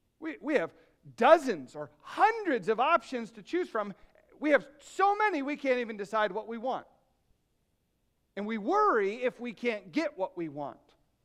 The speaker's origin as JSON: {"language": "English", "region": "Michigan", "country": "United States", "said": "I'm from Michigan. I understand rust pretty well."}